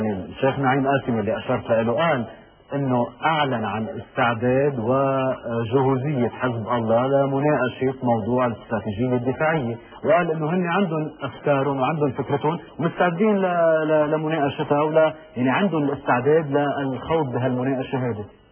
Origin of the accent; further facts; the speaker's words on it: Lebanon; نحن لبنانيين بين بعضنا لازم نقعد على طاولة حوار